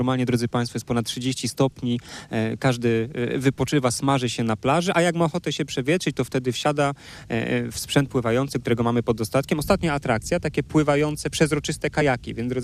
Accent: Budzisław Kościelny, Greater Poland Voivodeship, Poland; Sam wychowałem się w Budzisławie Kościelnym, miejscowości oddalonej o niespełna 3 kilometry, więc moje dzieciństwo to właśnie Tręby Stare, to właśnie ta plaża, to ten ośrodek

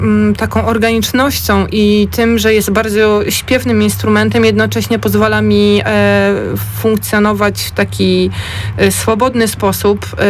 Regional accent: Greater Poland Voivodeship, Poland; Sama pochodzę z południa Wielkopolski

